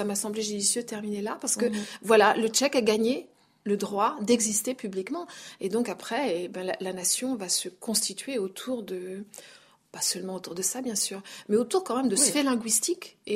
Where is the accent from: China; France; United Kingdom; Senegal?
France; Bourgogne-Franche-Comté; comme on dit chez nous en Bourgogne